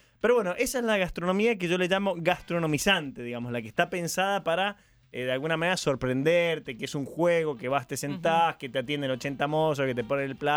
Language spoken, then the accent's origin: Spanish; Canning, Buenos Aires Province, Argentina; porque no soy de Buenos Aires. Solo soy de acá, es Canning, es así.